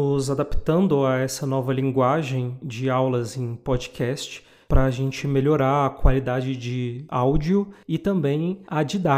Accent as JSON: {"language": "Portuguese", "town": "Brasília", "region": "Federal District", "country": "Brazil", "tie": "born or raised there", "said": "lá em Brasília, nossa capital, que é a cidade onde eu nasci e vivi a maior parte da minha vida. No entanto, desde 2011, eu estou morando aqui em Minas Gerais, no Vale do Rio São Francisco"}